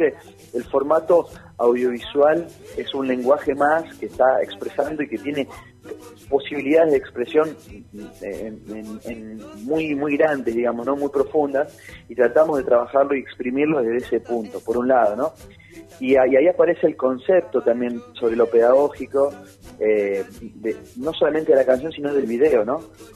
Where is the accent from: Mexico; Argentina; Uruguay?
Argentina; Santa Fe; santafesino, que también docente, músico, recreólogo